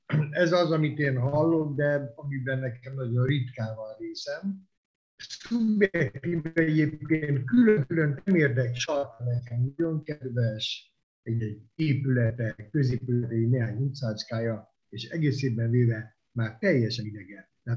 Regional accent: Cluj-Napoca, Cluj County, Romania; hiszen én magyar értelmiségi családban születtem, a kolozsvári magyar értelmiségiek gyakorlatilag egytől egyig ismerték egymást.

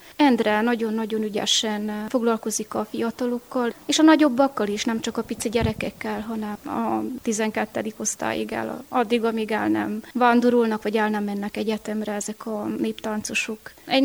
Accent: Csíkcsomortán, Harghita, Romania; Csíkcsomortán itt születtem. Körbevesz a hagyomány, beleszülettem egy nagy családba, öten vagyunk testvérek

